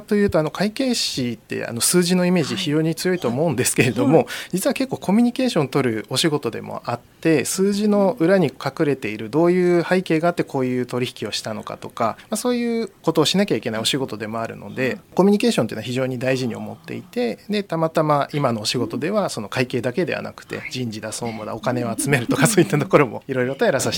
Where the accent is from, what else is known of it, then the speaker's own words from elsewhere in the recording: Yamato, Kanagawa, Japan; also born or lived in Hokkaido; 生まれが実は北海道で生まれておりまして、幼少期は北海道で過ごして、その後に神奈川県の大和市というところで、まあ、小学校からずっと育っておりました。